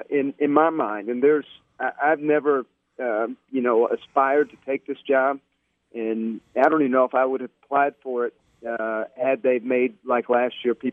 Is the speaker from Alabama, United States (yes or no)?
yes; Sylacauga, Alabama, United States; born there; But my dad is he's busy being a grandfather, and he's enjoying the retired life. I was born in Sylacauga.